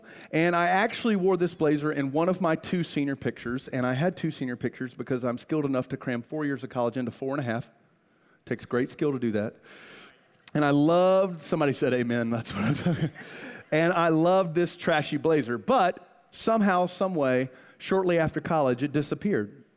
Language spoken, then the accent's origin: English; Greenville, United States; And I told her I was from Greenville, and I owned this jacket in college.